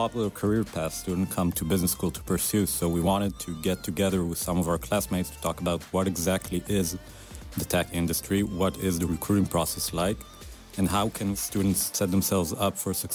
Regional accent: Israel; I'm from Israe

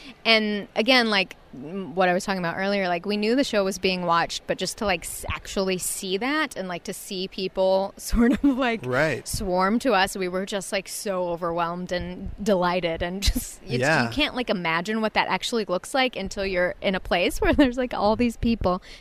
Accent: Arkansas, United States; Well, I grew up in Arkansas, and there's not really much of that around there.

